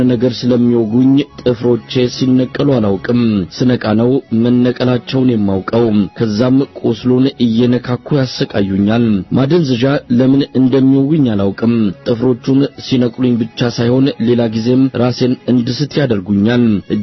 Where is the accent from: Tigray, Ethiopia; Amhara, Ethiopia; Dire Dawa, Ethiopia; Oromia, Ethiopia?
Amhara, Ethiopia; ባላለው የሰሜን ጎንደር ተወላጅ ነኝ።